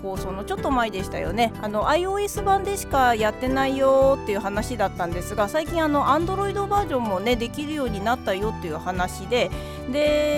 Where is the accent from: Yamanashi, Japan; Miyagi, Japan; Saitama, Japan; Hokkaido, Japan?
Saitama, Japan; 地元埼玉のあるショッピングモールの中にあって